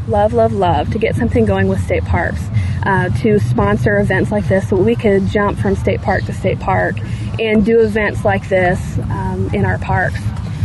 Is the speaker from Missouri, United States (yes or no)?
yes; Jefferson City, Missouri, United States; now in St. Louis, United States; I am not from St. Louis. Okay. I'm originally from Jefferson City, Missouri. Then I moved to St. Louis to work as an interpreter at Bablish State Park.